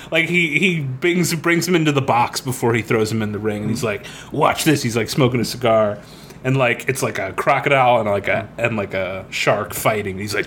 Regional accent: Florida, United States; I realized that, like, when we talk about alligators and crocodiles, we're talking, like, as growing up in Florida, like, we know about these things.

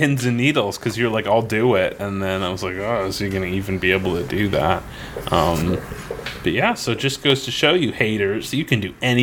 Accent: Florida, United States; Because when I was a kid growing up in Florida, I would occasionally, my mom would go to the grocery store

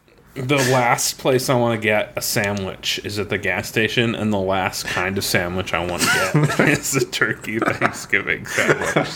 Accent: Florida, United States; Because when I was a kid growing up in Florida, I would occasionally, my mom would go to the grocery store

